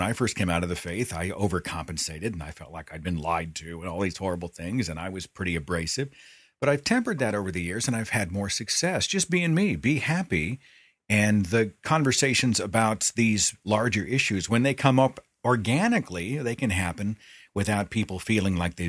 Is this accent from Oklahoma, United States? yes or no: yes; Tulsa, Oklahoma, United States; Where we did a conference in my hometown of Tulsa just a few weeks ago.